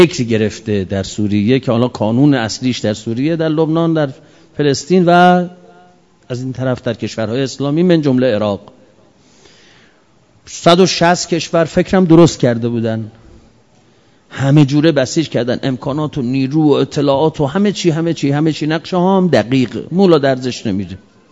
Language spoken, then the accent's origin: Persian; Niasar, Isfahan, Iran; الان من از کاشان میام، از نیاسر